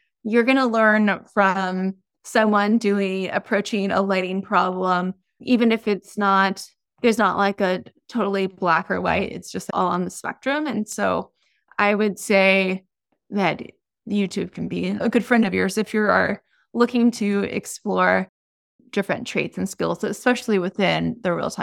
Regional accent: Texas, United States; moved away as an adult; also born or lived in New York; now in Los Angeles, United States; Since I was originally from Texas, after many years, I could not mentally and physically handle the winters there.

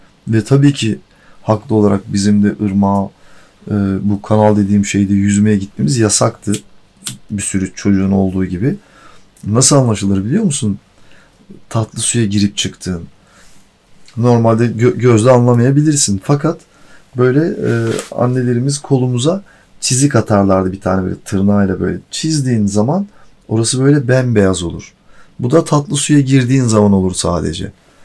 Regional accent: Silifke, Mersin, Turkey; born there; Mersin'in Silifke ilçesi nahiyesinde doğdum.

